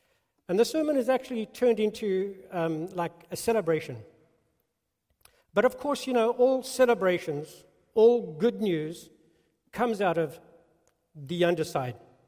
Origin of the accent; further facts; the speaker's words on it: South Africa; now in United States; Mine's a mongrel, you know? It's kind of like turned into a thousand things since I've been in the States for, I don't know how many years, 30-something years. South African.